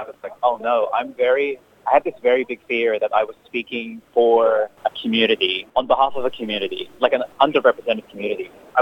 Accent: Australia; So, you know, like I'm Filipino, I'm a male, I'm Australian, I'm part of the queer community as well.

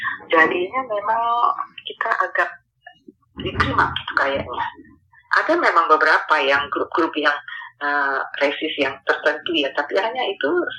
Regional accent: Indonesia; born there; generation itu orang tua gitu memang dari China. Tapi saya lahir di Indo, orang tua saya, nenek saya lahir di Indo.

